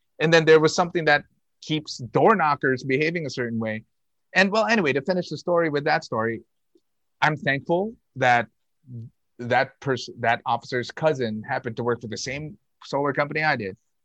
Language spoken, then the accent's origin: English; Philippines; So being Filipino, I'm really proud of working with a lot of Filipino American talent that's going to come out.